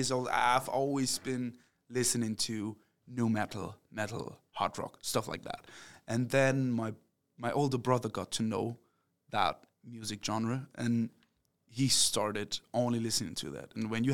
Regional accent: Minden, North Rhine-Westphalia, Germany; English is a second language; There's like a small place in Minden. It's my hometown. I don't know what the name of it is, but I kind of like it. It's at the river in Germany. We have the Weser.

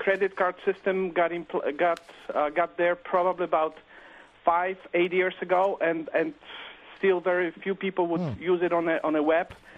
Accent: Poland; now in United States; I'm originally from Poland. Came here about 20 years ago.

